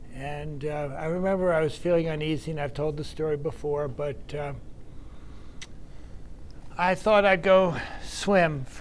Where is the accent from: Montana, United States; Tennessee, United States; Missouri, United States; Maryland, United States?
Maryland, United States; Baltimore; now in Topeka, United States; I didn't realize when I grew up in Baltimore in the 50s that I'd be doing an AA meeting in Topeka, Kansas in 2022. I didn't even know where Kansas was.